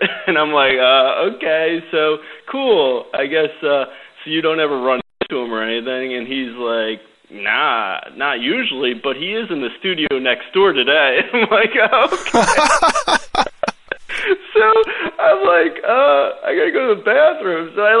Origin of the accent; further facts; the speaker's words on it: New Jersey, United States; he grew up about 15 minutes away from where I grew up in Jersey.